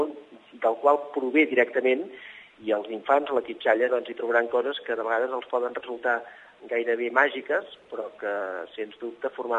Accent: Vilafranca del Penedès, Catalonia, Spain; jo per exemple no visc a l'Espluga de Francolí, jo sóc de Vilafranca

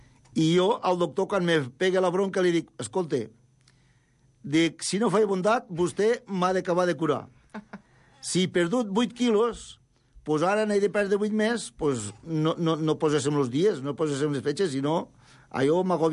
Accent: Serós, Catalonia, Spain; No, jo sóc de poble.

